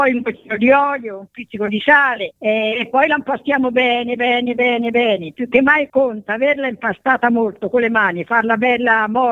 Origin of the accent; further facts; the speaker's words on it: Tuscany, Italy; Grazie, sì, siamo toscani